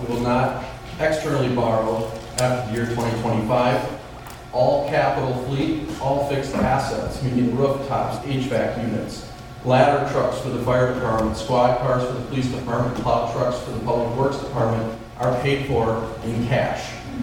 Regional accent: Green Bay, Wisconsin, United States; now in Minneapolis, United States; Originally, I am from Green Bay, Wisconsin, so I do like to make that distinction.

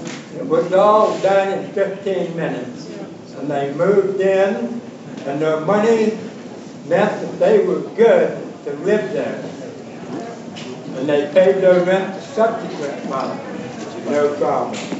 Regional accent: California, United States; born there; Well, I was born in Humboldt County 15 years ago.

